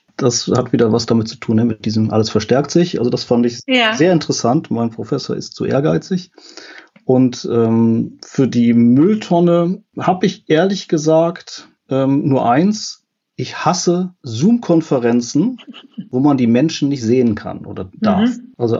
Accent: Düsseldorf, North Rhine-Westphalia, Germany; now in Wuppertal, Germany; die Strafe, dass ich als Düsseldorfer in Köln arbeiten darf, ist, dass ich in Wuppertal wohne

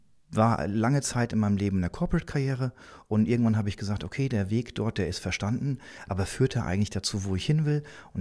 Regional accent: Hesse, Germany; born there; Da ich gebürtig aus dem Vorort von Frankfurt komme

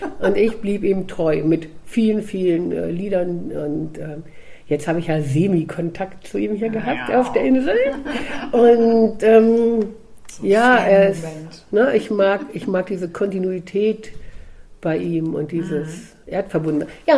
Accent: Hildesheim, Lower Saxony, Germany; die habe ich dann auf dem Fahrrad ins Tierheim in Hildesheim, wo ich herkomme, gefahren

